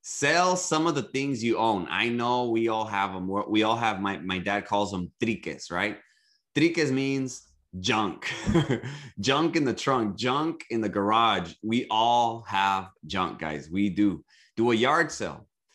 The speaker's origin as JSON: {"language": "English", "region": "California", "country": "United States", "said": "You don't have to live in California. I'm from Southern California."}